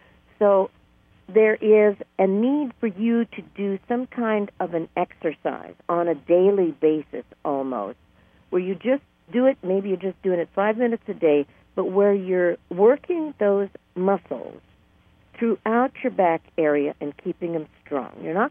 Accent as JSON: {"language": "English", "town": "Los Angeles", "region": "California", "country": "United States", "tie": "born or raised there", "said": "I was born and raised down in the Los Angeles area, and usually this time of the year it was so hot during the day"}